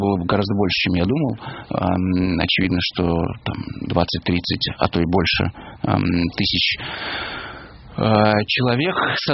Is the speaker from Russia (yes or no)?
yes; Moscow, Russia; я, честно говоря, не как журналист, а как москвич, осознать этого не могу.